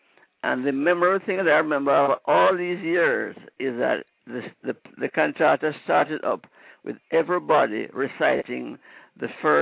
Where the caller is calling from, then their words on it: Plantation, Florida, United States; Well, I'm calling from Plantation in Florida.